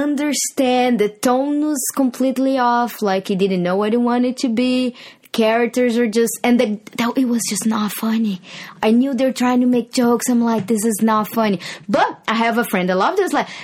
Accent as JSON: {"language": "English", "country": "Brazil", "tie": "born or raised there", "second_language": "English", "said": "There was nothing else to watch in Brazil. Kind of fair. Like, my hometown is small."}